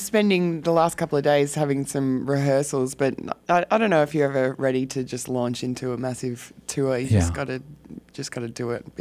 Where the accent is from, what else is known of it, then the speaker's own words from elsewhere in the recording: Melbourne, Victoria, Australia; I'm from Melbourne, Victoria.